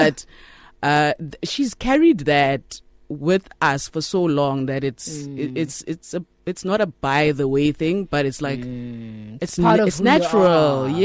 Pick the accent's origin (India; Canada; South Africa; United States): South Africa; Soweto, Gauteng; So I grew up in Soweto, born and bred.